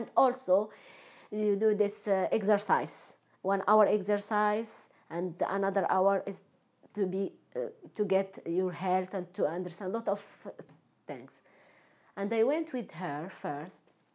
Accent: Morocco; English is a second language; moved away; I'm from Morocco. I've been here nearly 2 years.

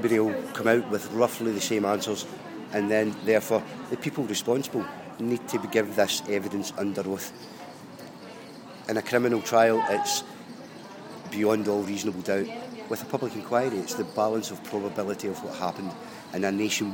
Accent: Bathgate, Scotland, United Kingdom; I'm from Bathgate, the chair of the Mortimer Hall Ashes Action Committee.

